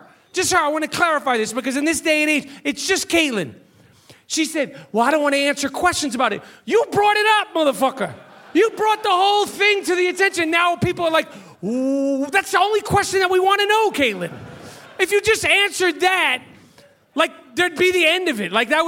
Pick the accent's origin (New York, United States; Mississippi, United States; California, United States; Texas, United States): New York, United States; New York City; And growing up in New York, we have all sorts of people. You know, white, black, Puerto Rican, Asian, everything. Indian.